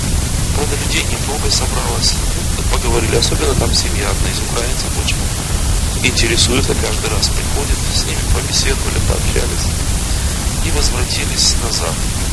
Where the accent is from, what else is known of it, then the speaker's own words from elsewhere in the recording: Blagoveshchensk, Amur Oblast, Russia; Вообще Благовещенск это мой родной город.